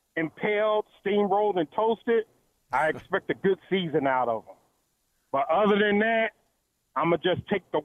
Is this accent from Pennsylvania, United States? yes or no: yes; Philadelphia, Pennsylvania, United States; Well, born and raised in Philadelphia.